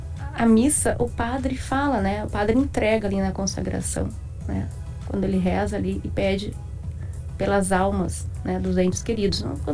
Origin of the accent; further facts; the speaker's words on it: Porto Alegre, Rio Grande do Sul, Brazil; Rio Grande do Sul, Porto Alegre.